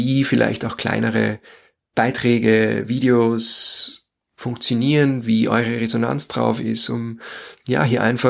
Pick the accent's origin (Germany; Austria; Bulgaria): Austria; Lower Austria; im Tipi-Zelt in meiner Heimat in Niederösterreich am Grundstück meiner Mutter